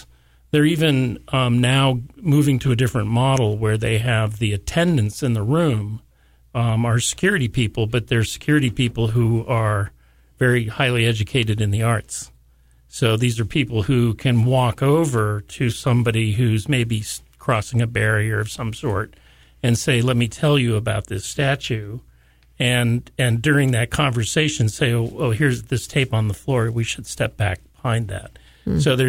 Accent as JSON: {"language": "English", "region": "California", "country": "United States", "tie": "born or raised there", "said": "But I'm all-American from California."}